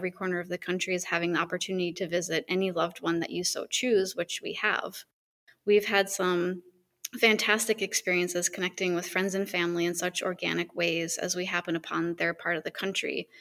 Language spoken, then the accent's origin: English; United States; I feel my roots in the context of my lifestyle are as an American.